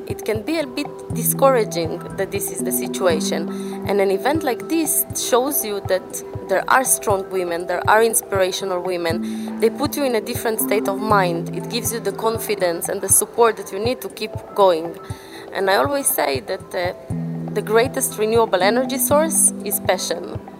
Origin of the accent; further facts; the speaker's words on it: Israel; English is a second language; also born or lived in Ukraine; I'm Israeli, I live in Israel, but I was born in Ukraine.